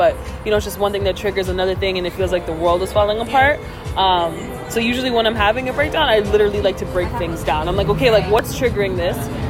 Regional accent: Toronto, Ontario, Canada; From Toronto. I'm from the West End.

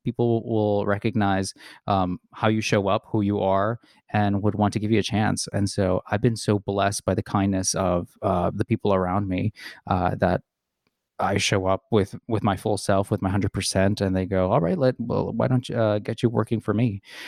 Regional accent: Jersey City, New Jersey, United States; I was born and raised in Jersey City. I lived in I lived in Union City for a long time. And I was a 15-minute bus ride from New York.

